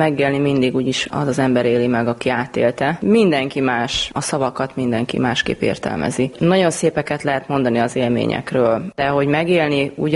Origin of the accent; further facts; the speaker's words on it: Székesfehérvár, Fejér, Hungary; Székesfehérváron az Alba Volán SC sportolójaként nevelkedtem, és most jelen pillanatban itt is dolgozom, mint edző.